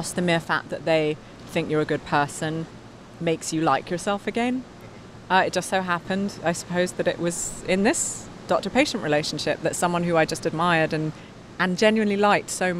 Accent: England, United Kingdom; growing up in England, you have to understand there's such a minuscule Jewish community

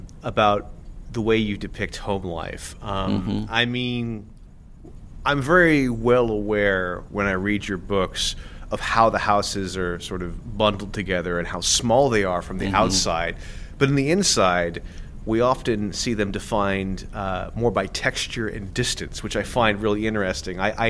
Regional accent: Brooklyn, New York, United States; in my case, I'm a guy from Brooklyn, so mm-hmm. I'm totally incriminated here.

